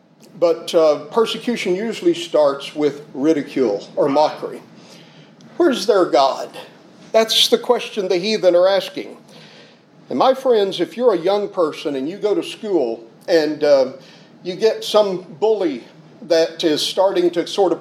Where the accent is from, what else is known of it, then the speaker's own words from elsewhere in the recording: the South, United States; You know, growing up in the South, I didn't know anybody who was an atheist when I was a boy growing up.